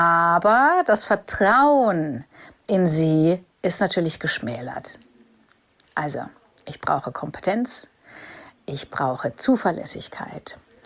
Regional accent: Germany; hatte tatsächlich für mich als Deutsche eine Riesenfreude

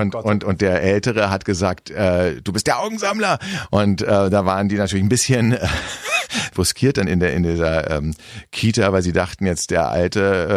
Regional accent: Berlin, Germany; ich bin nach wie vor, lebe ich in Berlin, wo ich geboren bin.

